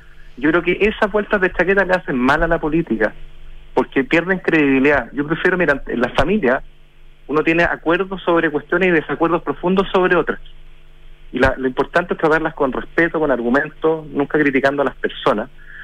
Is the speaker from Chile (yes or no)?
yes; Chile